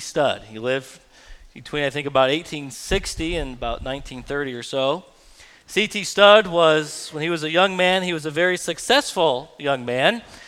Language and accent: English; United States; I'll stick with baseball. I'm an American, okay?